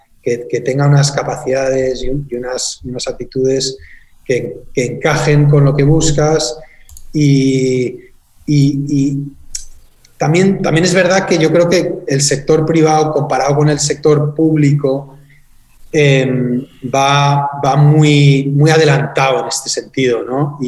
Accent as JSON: {"language": "Spanish", "country": "Spain", "said": "Y bueno, como españoles tenemos la suerte de tener el español, ¿no?"}